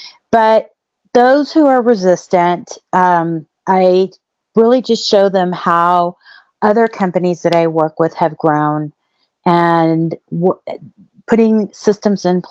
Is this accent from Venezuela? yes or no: no; Mexico City, Mexico; also born or lived in San Antonio; now in United States; I grew up in Mexico City. I lived in San Antonio, and San Antonio is where I was an interpreter for a little over 13 years.